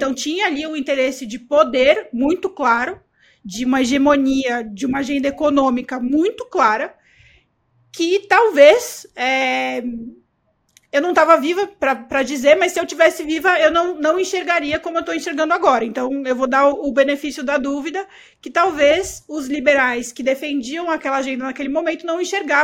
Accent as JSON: {"language": "Portuguese", "region": "São Paulo", "country": "Brazil", "said": "Como paulistana raiz"}